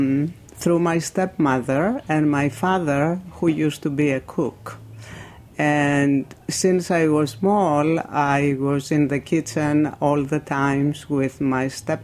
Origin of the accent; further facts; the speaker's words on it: Chalkida, Central Greece, Greece; English is a second language; I'm from Chalkida. Chalkida is the capital of Evia. Evia is an island, second in size after Crete, and it's surrounded by water. And it's an hour from Athens